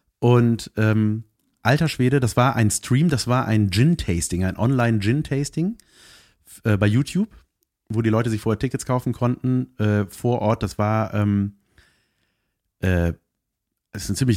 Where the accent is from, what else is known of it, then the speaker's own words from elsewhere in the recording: Cologne, North Rhine-Westphalia, Germany; Ich bin aus Köln, ich bin mit dem Auto gefahren